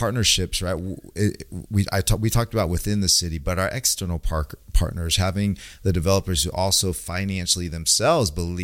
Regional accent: Sacramento, California, United States; So I mean, was born and raised in Greenhaven Park area.

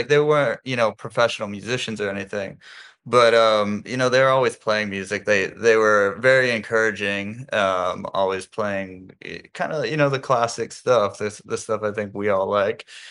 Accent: Toledo, Ohio, United States; moved away as an adult; I'm from Toledo, Ohio.

